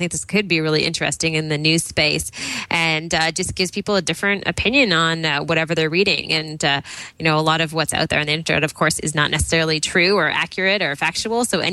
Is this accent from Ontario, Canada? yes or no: yes; Toronto, Ontario, Canada; the real part of the story took place in Toronto, my hometown.